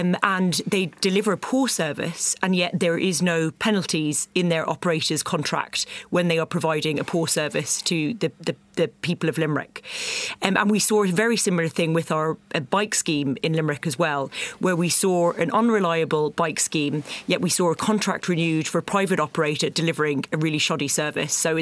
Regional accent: London, United Kingdom; I grew up in London, where there was a swimming pool within 10 minutes walk of every home.

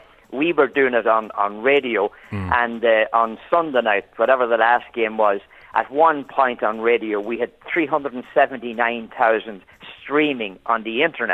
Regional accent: Ireland; accent: Irish; now in New York, United States; I suppose you might say I'm a New Yorker with an Irish accent.

